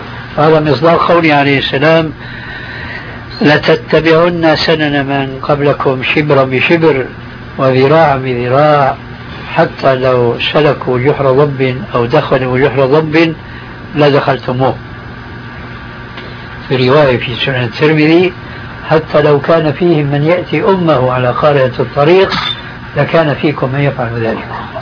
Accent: Damascus, Damascus Governorate, Syria; وهذا موجود عندنا في دمشق بكثرة.

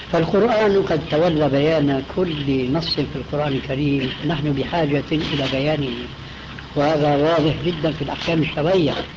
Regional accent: Syria; الحقيقة أن هؤلاء يقولون عندنا في سوريا بعض الناس

